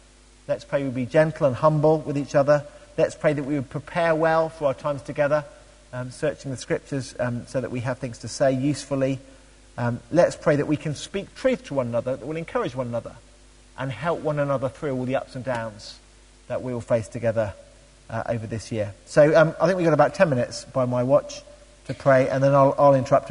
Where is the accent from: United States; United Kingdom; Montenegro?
United Kingdom; England; I don't know why I think this, maybe it's about being English, most of us, I think, are theological pessimists.